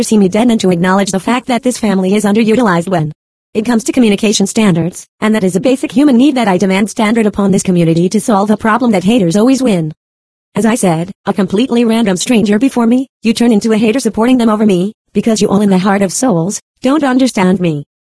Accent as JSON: {"language": "English", "town": "San Bernardino", "region": "California", "country": "United States", "tie": "born or raised there", "said": "San Bernardino Police Department - a sad state of affairs here in this city of my hometown"}